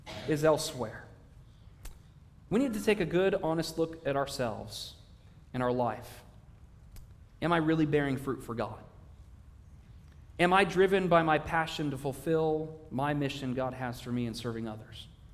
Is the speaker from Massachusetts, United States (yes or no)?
no; Oregon, United States; I grew up in Oregon, where you do not get it in the water because it is freezing